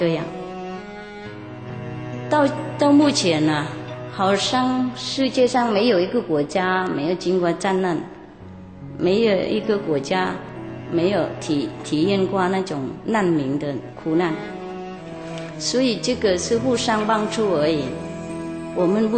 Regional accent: Vietnam; Chinese is a second language

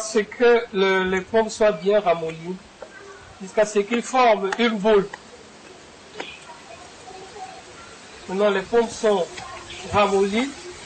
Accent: Douala, Littoral, Cameroon; Nous venons tous les deux de Douala au Cameroun.

